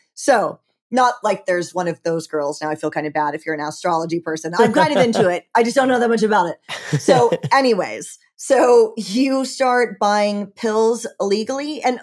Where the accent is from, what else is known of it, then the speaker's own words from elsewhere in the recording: Georgia, United States; I know a little bit about North Carolina. I'm from Georgia.